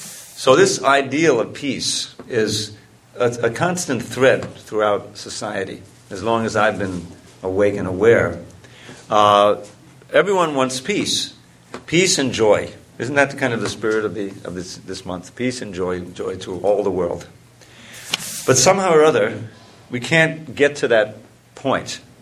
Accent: United States; born there; I was born in America, so I'm an American, others were born in another country.

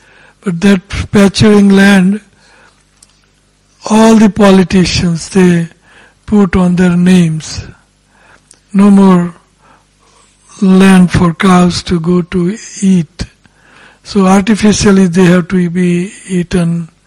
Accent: India; Even in India, in my hometown, there were at least 400-500 oxen tilting the land, producing grains and cotton and like that for clothing.

